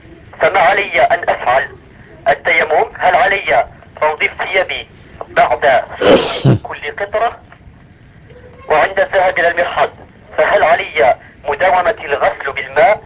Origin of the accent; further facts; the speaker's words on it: Morocco; now in France; مغربي يا أخي.